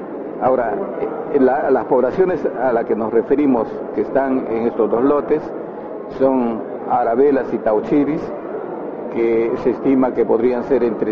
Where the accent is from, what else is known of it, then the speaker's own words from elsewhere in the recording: Peru; soy un peruano, escritor, periodista, analista, experto en temas de Amazonía